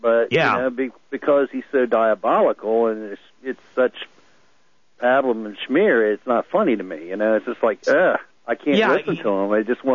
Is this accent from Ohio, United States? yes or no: yes; Cincinnati, Ohio, United States; I'm formerly from Cincinnati, Ohio, and he's from there.